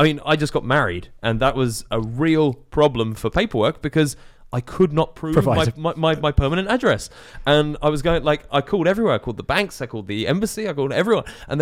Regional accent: England, United Kingdom; this is our fun little fact of being English, is we have no proof that we exist.

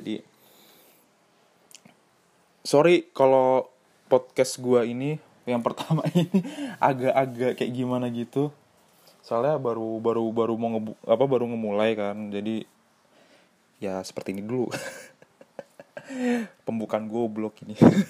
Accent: Semarang, Central Java, Indonesia; gue asli Semarang. Tapi orang tua Medan, gue lahir gede tapi di Semarang

